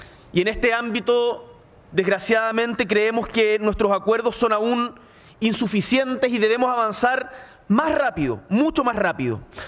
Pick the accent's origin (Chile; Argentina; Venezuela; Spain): Chile; Patagonia; Vengo de Chile. Específicamente desde la Patagonia, desde el sur de nuestro continente donde este se inicia.